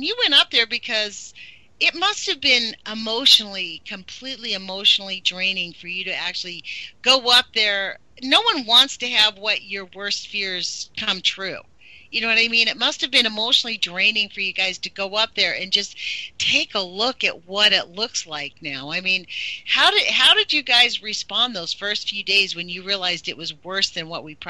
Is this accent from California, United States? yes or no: yes; California, United States; now in Oregon; I'm from California. I'd never even actually really seen food grow before I moved to Oregon, right?